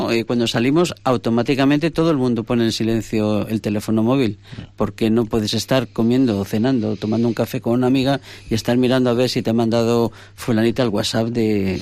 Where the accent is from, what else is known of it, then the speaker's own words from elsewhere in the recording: Spain; como española me siento humillada.